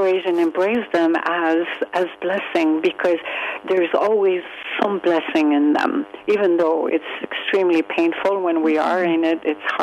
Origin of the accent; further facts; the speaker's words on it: Quebec, Canada; actually from the province of Quebec.